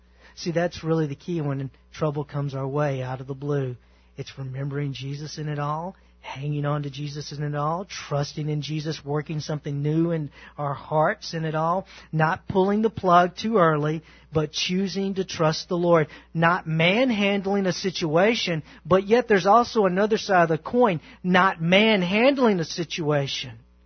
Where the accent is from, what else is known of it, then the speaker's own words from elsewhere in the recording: the South, United States; I was born in 1970. But I can guarantee you this, growing up in the South, I still saw the effects 15 years yet later.